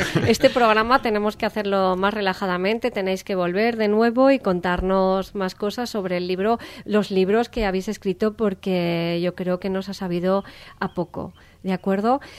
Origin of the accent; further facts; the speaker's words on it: Madrid, Community of Madrid, Spain; now in Valencia, Spain; Yo soy de Madrid, pero tengo que deciros que me siento muy orgullosa de vivir en esta ciudad.